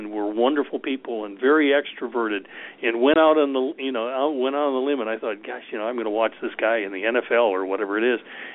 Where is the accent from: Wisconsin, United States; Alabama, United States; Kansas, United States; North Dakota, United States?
Wisconsin, United States; being here and growing up in Wisconsin, going to high school and college in Wisconsin